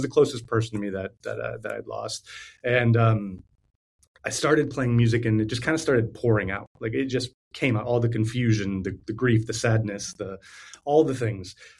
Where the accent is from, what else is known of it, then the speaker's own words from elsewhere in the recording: Milwaukee, Wisconsin, United States; But also, like, I'm from the U.S. I'm from Milwaukee